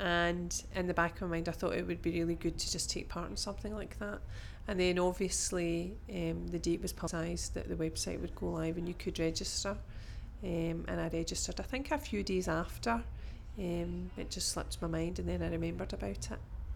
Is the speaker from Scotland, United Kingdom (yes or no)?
yes; Glasgow, Scotland, United Kingdom; I'm 42 and I'm from Glasgow.